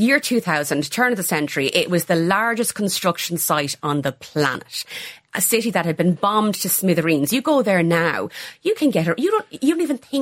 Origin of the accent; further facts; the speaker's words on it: County Offaly, Ireland; Like, I'm from County Offaly.